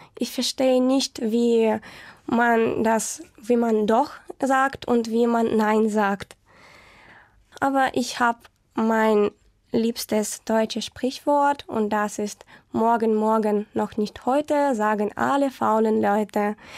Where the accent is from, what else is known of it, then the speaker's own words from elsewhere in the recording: Saint Petersburg, Russia; German is a second language; ich bin in Russland geboren und St. Petersburg ist meine Heimatstadt. Ich war im Jahre 2000 geboren und ich lerne Deutsch